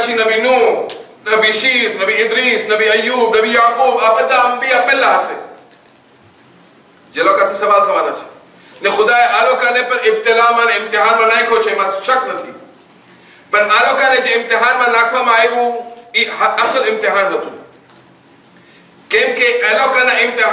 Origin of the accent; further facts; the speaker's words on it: Gujarat, India; હું કચ્છી છું